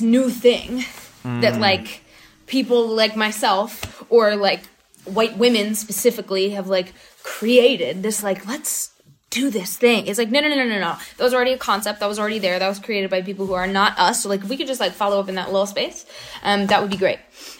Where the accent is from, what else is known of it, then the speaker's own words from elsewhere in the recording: North Carolina, United States; I grew up in North Carolina. And so I was really nervous when the show was going to come out.